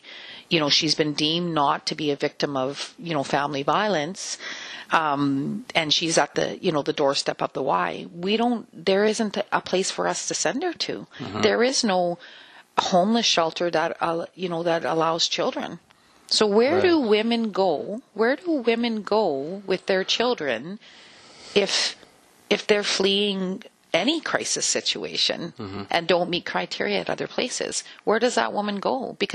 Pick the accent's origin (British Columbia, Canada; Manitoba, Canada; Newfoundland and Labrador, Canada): Manitoba, Canada; Churchill; I mean, I'm from Churchill. It's 800 people.